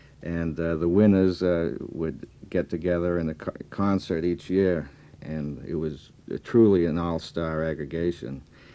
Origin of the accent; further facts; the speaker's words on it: Hyannis, Massachusetts, United States; Well, about the first jazz I heard was … accidentally, in my hometown of Hyannis.